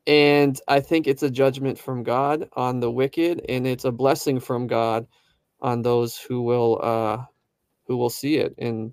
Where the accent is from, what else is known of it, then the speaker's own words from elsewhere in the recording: Romania; I'm from Romania, and you know, we had communism for a while